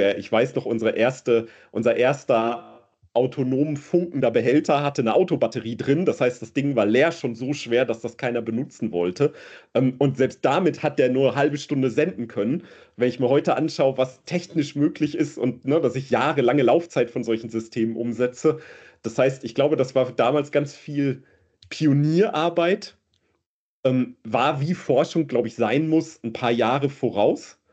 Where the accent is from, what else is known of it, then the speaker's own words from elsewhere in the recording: Dortmund, North Rhine-Westphalia, Germany; born there; ich bin tatsächlich in Dortmund geboren, habe in Dortmund studiert und arbeite jetzt in Dortmund. Ich bin nicht viel rumgekommen, könnte man sagen.